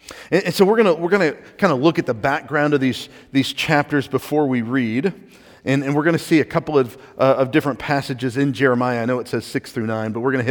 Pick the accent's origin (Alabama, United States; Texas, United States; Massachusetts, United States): Texas, United States; because I'm a Texan